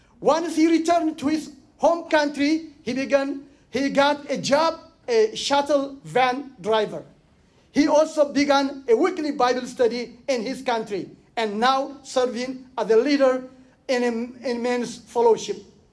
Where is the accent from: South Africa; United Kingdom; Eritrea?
Eritrea; now in United States; I'm original from Eritrea. Eritrea is next door to Ethiopia, close to Israel.